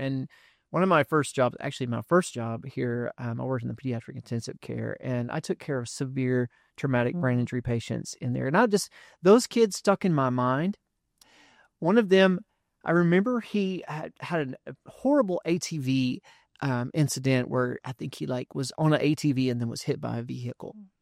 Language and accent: English; Texas, United States; And I'm from Texas, but I really started to just embrace Arkansas.